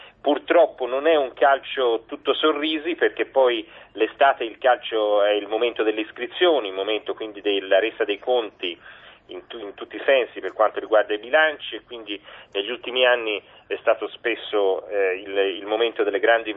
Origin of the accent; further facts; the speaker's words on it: Florence, Tuscany, Italy; io che sono di Firenze ti posso raccontare